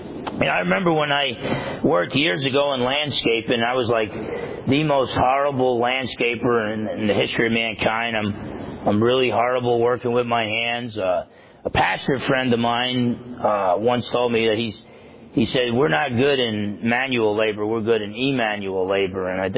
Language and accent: English; New Jersey, United States; And believe me, I grew up in New Jersey. I grew up with a lot of guys who thought they were tough, and then there were a lot of guys who actually were tough.